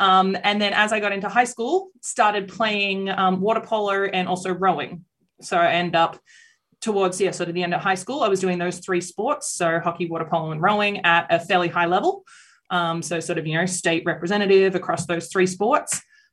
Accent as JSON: {"language": "English", "town": "Gold Coast", "region": "Queensland", "country": "Australia", "tie": "born or raised there", "said": "So I grew up on the Gold Coast"}